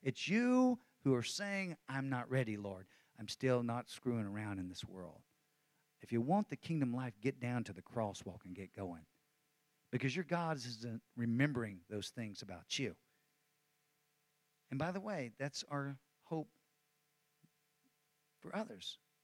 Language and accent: English; Texas, United States; But I live in Texas, and I'm a Texan